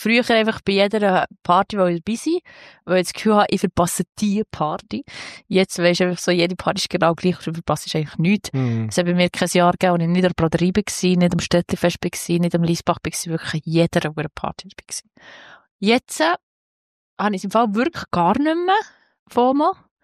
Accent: Switzerland; bei uns in der Schweiz

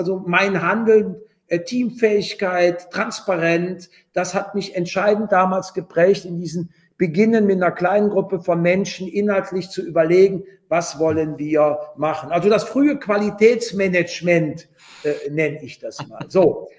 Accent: Rhineland, Germany; accent: Rhenish; Aber als Wessi und als Rheinländer, das hört man ja auch an der Stimme

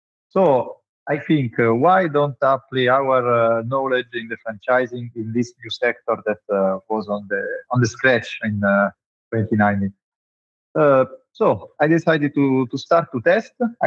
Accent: Italy; English is a second language; I come from Italy where the scooter there isn't in that time.

